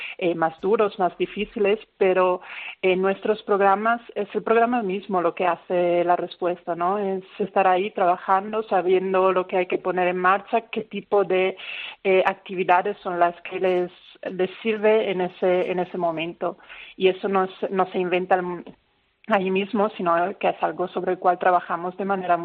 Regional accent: Italy; Spanish is a second language; now in Madrid, Spain; años viviendo en Madrid, con lo cual me siento muy a gusto y me siento en casa cuando estoy en Madrid, aunque yo personalmente soy italiana, entonces tengo una vuelta a Italia muy a menudo, donde tengo familia y todo.

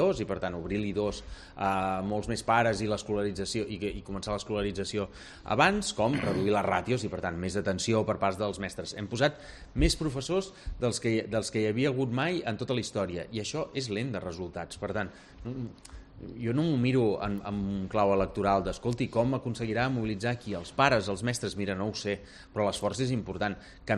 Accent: Palafrugell, Catalonia, Spain; jo soc de Palafrugell, de Calella, de Llafranc, de Tamariu... Hòstia, la meva gent, el meu entorn, no són propietaris d'hotel, són treballadors

